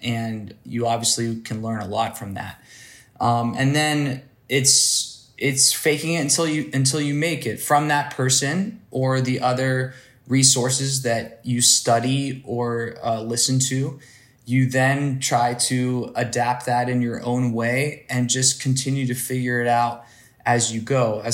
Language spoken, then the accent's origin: English; Ohio, United States; Moved back to Ohio, my home state, and started two gyms of my own with a partner, one of my close friends.